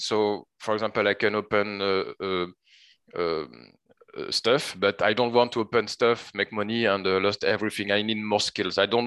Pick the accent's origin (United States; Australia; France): France; accent: French; English is a second language; now in Montreal, Canada; So I'm from France, but now I live in Montreal. That's why I have a strong French accent.